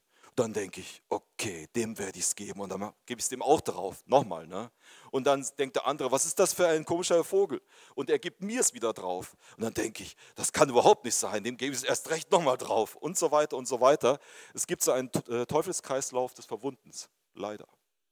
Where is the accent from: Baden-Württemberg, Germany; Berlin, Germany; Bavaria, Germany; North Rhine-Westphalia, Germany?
Bavaria, Germany; Und ihr müsst wissen, ich komme halt aus Bayern.